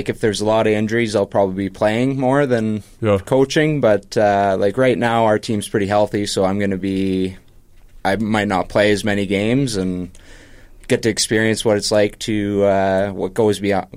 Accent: Bethune, Saskatchewan, Canada; I grew up playing in Bethune up until my, Bantam year, which I would have been 14, I guess, and then moved away. I went to Moose Jaw, Saskatchewan, and played my second year Bantam there.

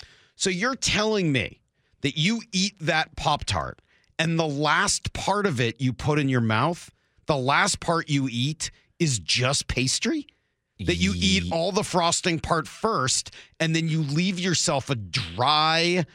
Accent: Northeast, United States; growing up in Montana versus, you know, me in the Northeast

